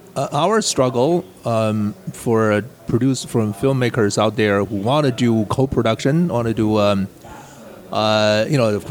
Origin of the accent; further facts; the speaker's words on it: Beijing, China; also born or lived in New York; now in Los Angeles, United States; I'm from Beijing. I live in LA, both big cities, and I live in New York too.